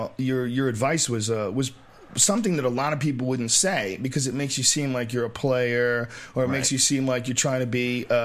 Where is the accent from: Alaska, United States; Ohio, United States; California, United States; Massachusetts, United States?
Massachusetts, United States; Boston; accent: Boston; I had a Boston accent for a while. I got rid of my Boston accent.